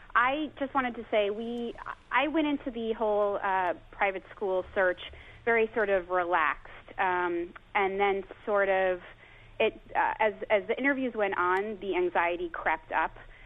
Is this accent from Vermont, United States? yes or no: yes; Vermont, United States; and I'm from Vermont, and we don't have anything like this